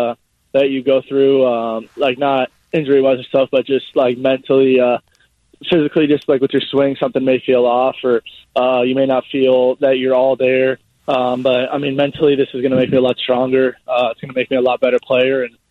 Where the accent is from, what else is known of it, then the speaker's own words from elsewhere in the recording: Michigan, United States; Yeah, my whole family is born and raised in Michigan.